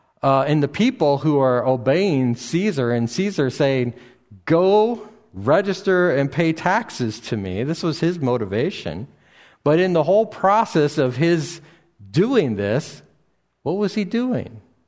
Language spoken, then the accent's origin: English; Grafton, Ohio, United States; now in Allegan, United States; But if I had to register, I would have to go back to Grafton, Ohio. That's my hometown. That was where I was born and where I grew up as a child.